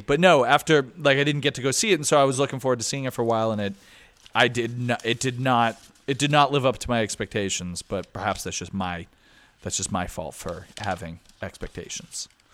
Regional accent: Boston, Massachusetts, United States; accent: Boston; It's like, I'm from Boston. I have a Boston accent, as I'm told all the time, but I just can't understand it.

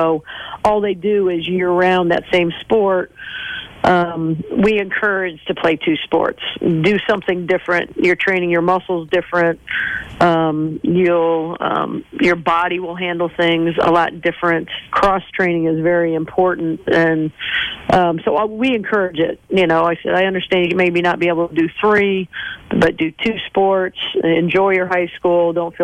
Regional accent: Mishawaka, Indiana, United States; But when I grew up in Mishawaka at the time, they didn't have girls' sports too much

